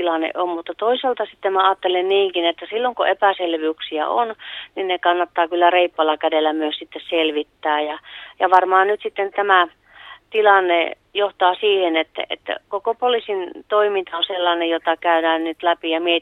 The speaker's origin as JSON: {"language": "Finnish", "region": "Eastern Finland", "country": "Finland", "said": "olemme siitä itäsuomalaisina tosi ylpeitä."}